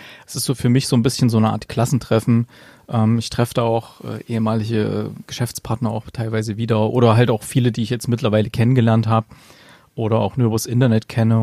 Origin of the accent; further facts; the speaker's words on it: East Germany, Germany; Ich bin allerdings im Osten groß geworden.